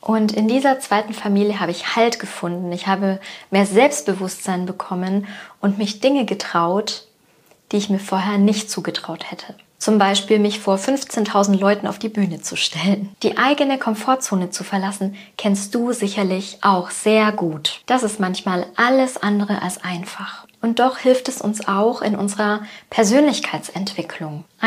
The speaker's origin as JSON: {"language": "German", "region": "Southern Germany", "country": "Germany", "tie": "born or raised there", "said": "ich bin zwischen zwei Kulturen aufgewachsen. Mein Vater ist Spanier, meine Mutter ist Deutsche. Aufgewachsen bin ich in Deutschland, im Süden. Nach außen hin war ich immer die Deutsche."}